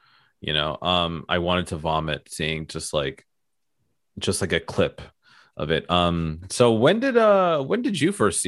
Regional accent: England, United Kingdom; I am English.

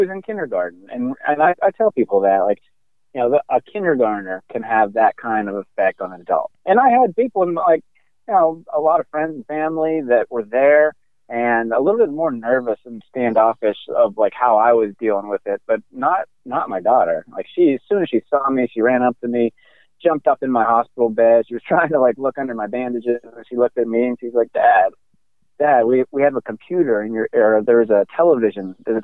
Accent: Pittsburgh, Pennsylvania, United States; also born or lived in San Diego; And I grew up in the Pittsburgh area.

